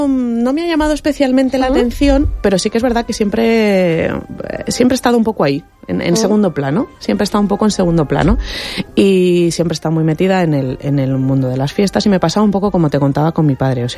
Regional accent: Benidorm, Valencian Community, Spain; soy muy, muy de Benidorm, porque además he nacido en Benidorm, pero una parte de mi corazoncito está en Caravaca.

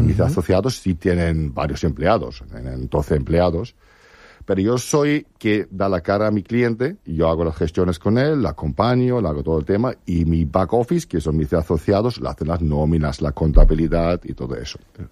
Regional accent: Esslingen, Baden-Württemberg, Germany; Spanish is a second language; moved away as an adult; now in Spain; Yo soy de Esslingen, cerca de Stuttgart, en Alemania.

